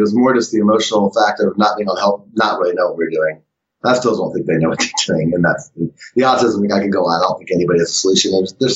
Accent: Kansas, United States; I grew up in Kansas, and the trailer for the special ed people and the speech were the same trailer.

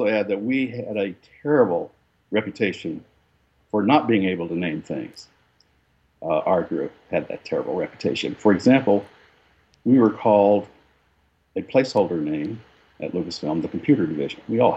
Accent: New Mexico, United States; The name came from my background in New Mexico. I grew up in New Mexico, where Spanish is rampant, as everybody knows.

